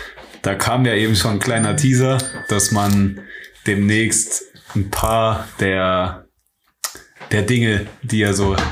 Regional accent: Trier, Rhineland-Palatinate, Germany; now in Cologne, Germany; ich bin ja in Trier aufgewachsen, habe da dann den Bachelor gemacht und bin dann nach Köln gezogen, um den Master zu machen.

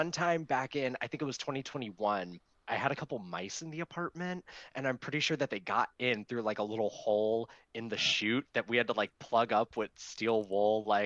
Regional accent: Orlando, Florida, United States; yeah, I think it's like all the stereotypes that people think about when they think about living in Florida, you see them all in Orlando. So yeah, I grew up there, and then

